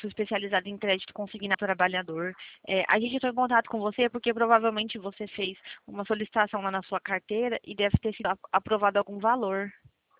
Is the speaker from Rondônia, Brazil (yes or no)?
no; Presidente Prudente, São Paulo, Brazil; eu tenho 24 anos, eu sou aqui de Presidente Prudente.